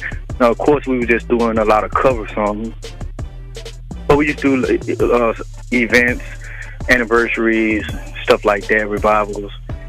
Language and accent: English; Atlanta, Georgia, United States; now in Waldorf, United States; I'm originally from Atlanta, Georgia. Right now, I live in the DMV area.